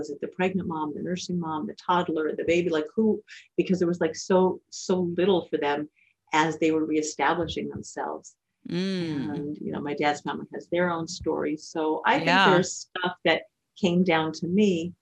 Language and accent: English; United States; I grew up in the United States.